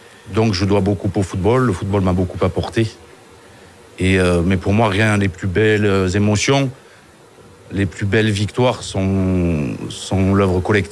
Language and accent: French; Bayonne, Nouvelle-Aquitaine, France; Vous savez, j'ai grandi à Bayonne, famille de rugby.